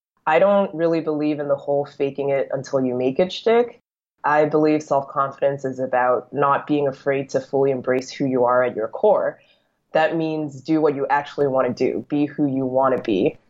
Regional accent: Hong Kong; also born or lived in New York City, United States; I'm ethnically half Hong Kong Chinese and half Belgian. I grew up in Hong Kong, and I had always attended British international schools. And then I moved to New York City when I was 17 and moved back to Hong Kong at age 27

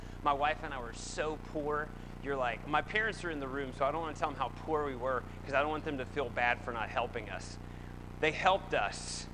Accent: Hurricane, United States; I grew up here in Hurricane. I'm the son of an electrician and a teacher

